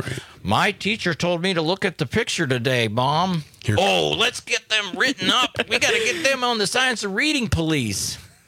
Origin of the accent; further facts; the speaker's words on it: Pittsburgh, Pennsylvania, United States; Johnny grew up in Detroit. I grew up in Pittsburgh.